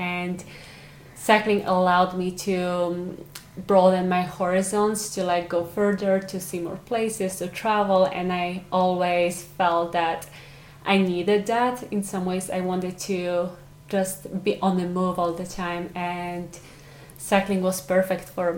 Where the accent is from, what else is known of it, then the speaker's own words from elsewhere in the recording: Ochotnica Górna, Lesser Poland, Poland; I definitely grew up in Ochotnica Górna, which is a small town in southern Poland, close to the mountains.